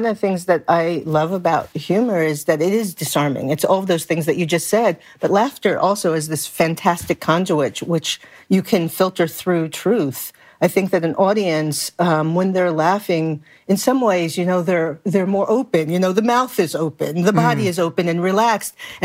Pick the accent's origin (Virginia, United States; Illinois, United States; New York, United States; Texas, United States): New York, United States; Brooklyn; born or raised there